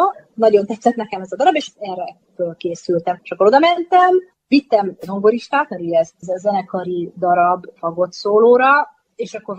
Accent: Hungary; Magyarként ez nincsen, tehát nekünk valamilyen szinten biztos, hogy szerencsénk van, hogy akik itt élnek magyarok, nagyon kicsi akcentussal, tehát nagyon minimális akcentussal vagyunk.

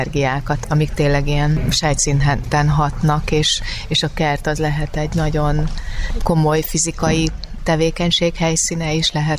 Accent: Sopron, Győr-Moson-Sopron, Hungary; ugyan én soproni származású vagyok

